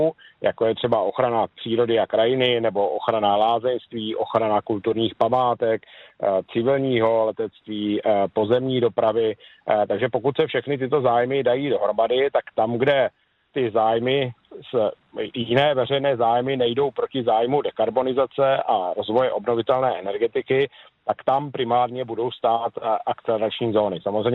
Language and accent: Czech; Olomouc, Olomouc Region, Czechia; Já zdravím do Olomouce, původně jsem Olomoučák, dokonce jsem Olomoučák, jenom přes týden pracuji v Praze, takže teď zdravím skutečně z Prahy.